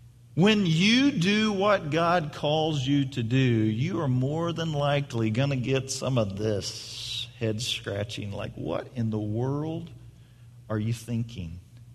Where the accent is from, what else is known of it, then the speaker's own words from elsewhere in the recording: Independence, Missouri, United States; born there; I go, well, you know, man, I was born in Missouri. Born in Independence, Missouri, just outside of Kansas City